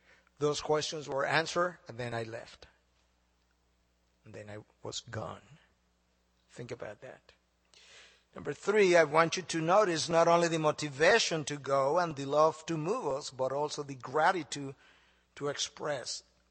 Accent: Dominican Republic; moved away as an adult; now in United States; My wife is an American. She's from Queens, New York, and I'm from the Dominican Republic. We met in Santo Domingo.

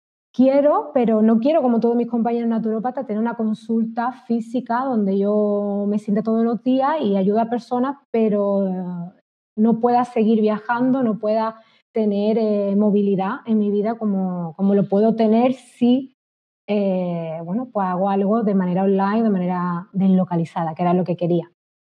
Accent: Spain; De España.

